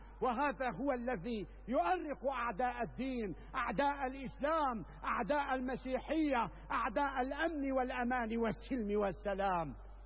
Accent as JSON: {"language": "Arabic", "country": "Syria", "said": "ولن يجعلنا على الإطلاق كسوريين جميعا، لن يجعلنا ننهزم أو نصاب بالخور أمام كيدك وخبثك ومكرك."}